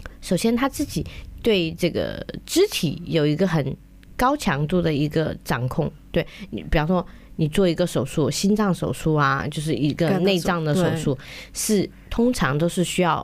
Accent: Central Plains, China; 因为我是在中原长大的，你知道吧？就是在中原长大

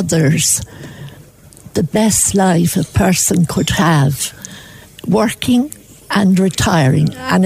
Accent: Dublin, County Dublin, Ireland; moved away; I came from Dublin in 65 to stay to try it for about 3 months, and I never went back.

